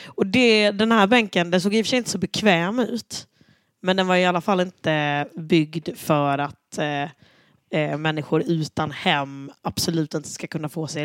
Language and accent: Swedish; Sölvesborg, Blekinge, Sweden; jag är ju från Sölvesborg.